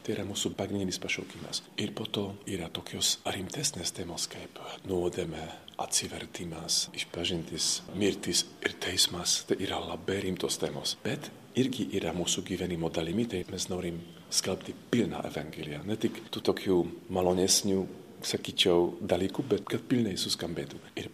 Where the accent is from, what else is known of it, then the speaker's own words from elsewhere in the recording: Slovakia; Lithuanian is a second language; moved away as an adult; now in Lithuania; aš esu iš Slovakijos, gyvenau Lietuvoje beveik 7 metus dabar.